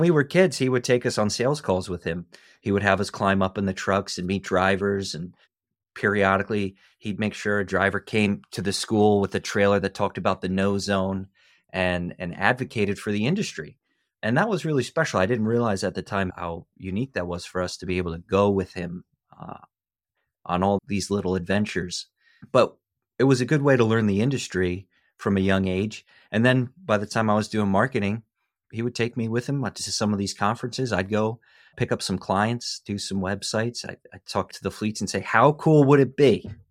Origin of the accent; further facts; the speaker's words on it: Pennsylvania, United States; I grew up a punk kid in rural Pennsylvania.